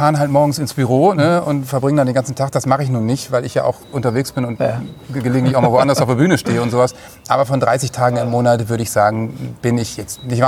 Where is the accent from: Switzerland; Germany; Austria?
Germany; Bremen; born there; now in Hamburg, Germany; bin in Bremen geboren